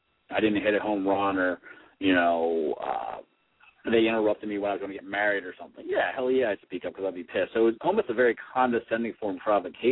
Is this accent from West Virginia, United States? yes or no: no; Pennsylvania, United States; It's my hometown, too, which is kind of ironic.